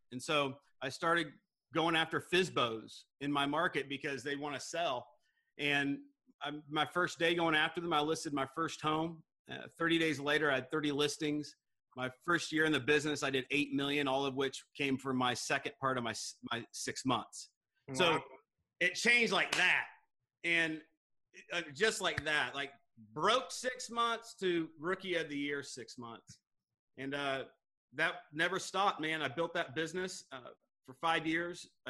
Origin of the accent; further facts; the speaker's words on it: Missouri, United States; So I grew up in Missouri. You're in Arkansas, some Midwest boys.